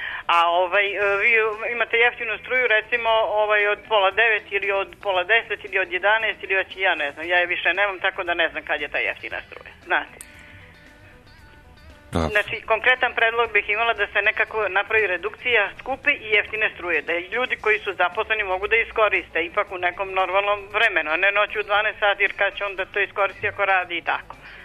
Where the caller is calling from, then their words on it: Medaković, Belgrade, Serbia; Ja sam neka gospođa sa Medaka